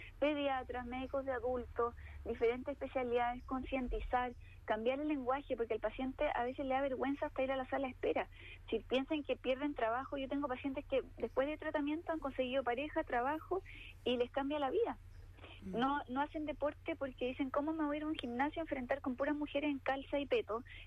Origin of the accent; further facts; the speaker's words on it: Chile; esta dismorfia que tenemos como chilenos